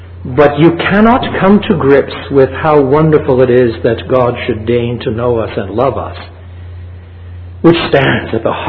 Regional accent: Canada; although I'm a Canadian, a little farther north, yet nevertheless I lived on the St. Lawrence Seaway system

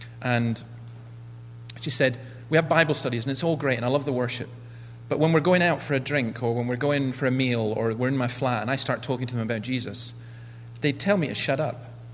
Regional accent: Scotland, United Kingdom; We had a girl who became a Christian when I grew up in the Highlands.

